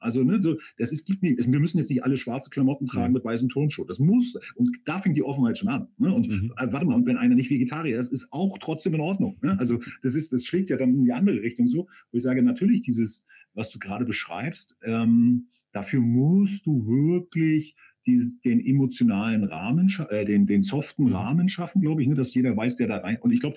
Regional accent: East Germany, Germany; Bin auch Ostdeutscher

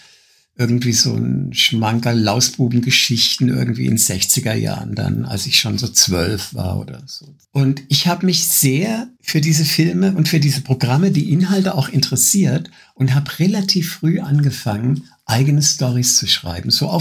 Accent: Freiburg, Baden-Württemberg, Germany; Ich bin in Freiburg aufgewachsen. Ich bin 1952 geboren. Und Freiburg war in 50er Jahren extrem konservativ, unterentwickelt, schwarzwälderisch.

